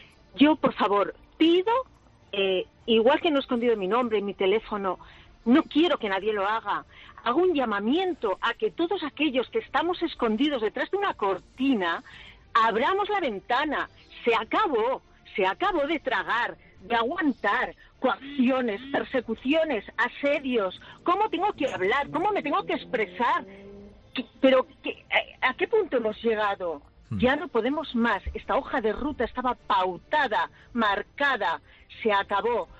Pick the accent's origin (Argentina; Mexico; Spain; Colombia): Spain; Catalonia; Yo soy española, yo soy catalana. Más catalana imposible. Por Dios, que no me hagan irme de aquí. Que esta es mi ciudad, que esta es mi tierra, que este es mi idioma. Pero ojo, tengo otro. Y por encima de esto, tengo mi patria, que es España.